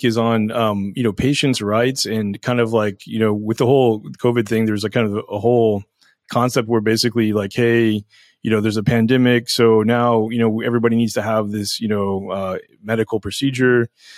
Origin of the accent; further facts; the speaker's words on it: Texas, United States; I mean, I'm from Texas. People here are very, very individualistic, and you know, everybody believes that they have the right.